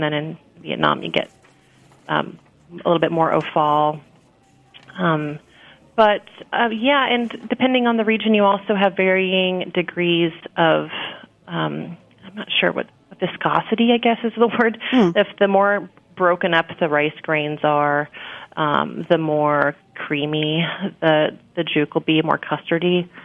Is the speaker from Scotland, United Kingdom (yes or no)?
yes; Scotland, United Kingdom; oatmeal, of course, and being Scottish, it's almost a Scottish national dish.